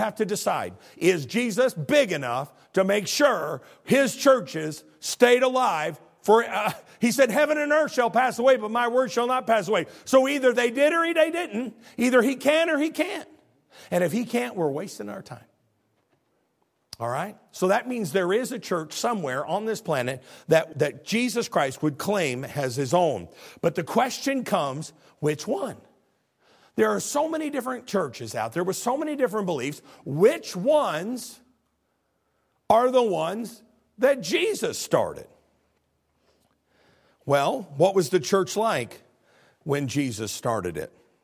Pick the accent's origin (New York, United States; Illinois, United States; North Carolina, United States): Illinois, United States; accent: Illinois; I'm going to talk fast in my Illinois accent because I got a lot to cover.